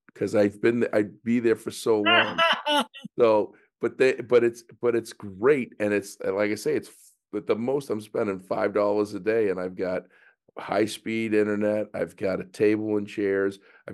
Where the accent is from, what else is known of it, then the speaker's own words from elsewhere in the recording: Boston, Massachusetts, United States; I'm from Boston. I love the style of pizza that we have.